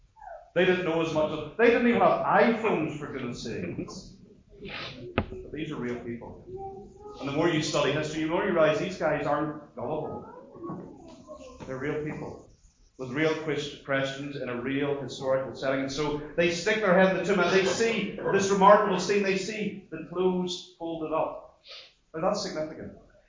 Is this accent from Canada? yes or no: no; Northern Ireland, United Kingdom; now in Scotland; Now, I live in Scotland, I come from Northern Ireland.